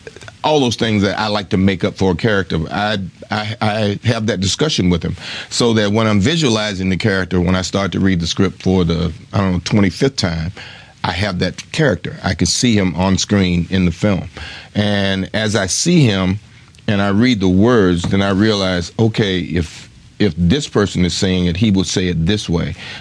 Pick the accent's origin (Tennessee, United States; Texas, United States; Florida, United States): Tennessee, United States; Chattanooga; Chattanooga, Tennessee.